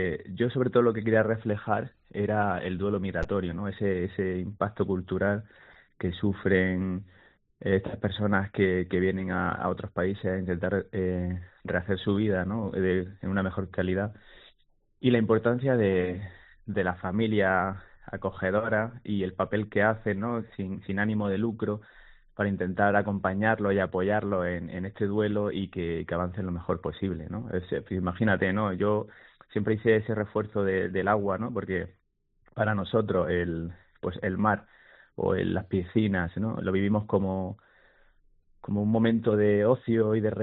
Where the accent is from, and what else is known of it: Motril, Andalusia, Spain